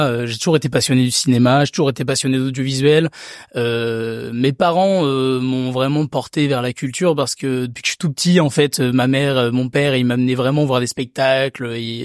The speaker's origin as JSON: {"language": "French", "region": "Nouvelle-Aquitaine", "country": "France", "tie": "born or raised there", "said": "j'ai grandi dans la campagne. Je viens des Deux-Sèvres, dans le Poitou-Charentes, entre Niort et Poitiers, pour ceux qui connaissent pas."}